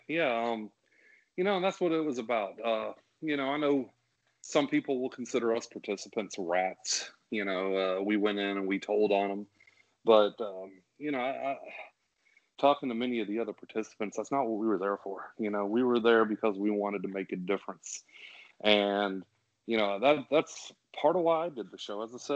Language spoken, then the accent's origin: English; the South, United States; Personally, so I'm from the South. And if you don't know this about the South, it's we call it the Bible Belt.